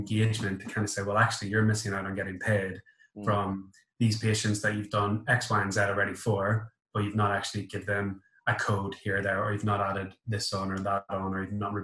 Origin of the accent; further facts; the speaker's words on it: Northern Ireland, United Kingdom; accent: Northern Irish; It's always the accent. It's always the accent. Anywhere in the Northwest with this accent, it's not too bad.